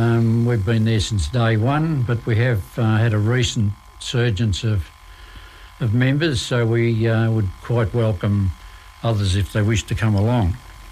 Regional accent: Warburton, North West England, United Kingdom; I'm born and bred in Warburton and still living there.

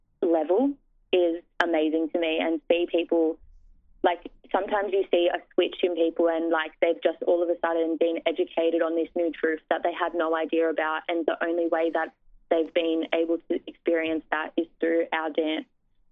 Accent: Sydney, New South Wales, Australia; I am a proud Wiradjuri woman. I was born and raised on Dari country in Western Sydney.

